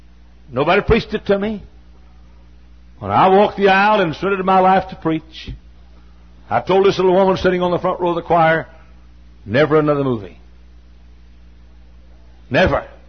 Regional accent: the South, United States; I was young. I was from the South.

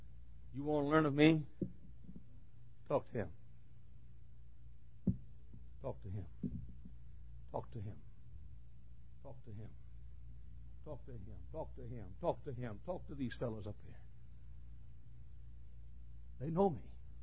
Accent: Texas, United States; accent: Texas; My old Texas accent's bothering me right now.

